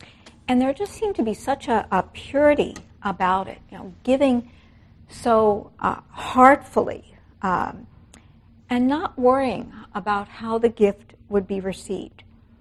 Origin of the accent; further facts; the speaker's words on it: New York City, New York, United States; And I grew up in the Bronx and hadn't been back to New York for more than a decade.